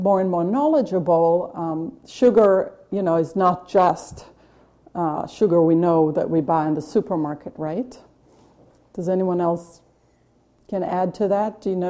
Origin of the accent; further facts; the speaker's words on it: Israel; moved away as an adult; I grew up in Israel. I left Israel when I was 21, so I spent, you know, a big part of my life in Israel.